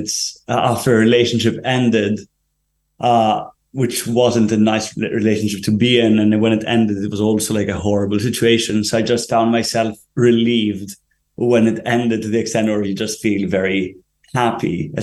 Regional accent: Athens, Attica, Greece; English is a second language; coming from Greece, so for the audience that doesn't know, I'm half Greek, half English.

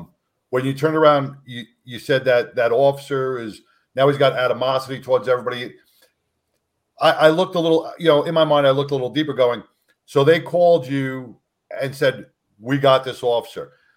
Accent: New York, United States; I've never been around horses in equine. I'm from New York, so equine therapy really never even crossed my mind.

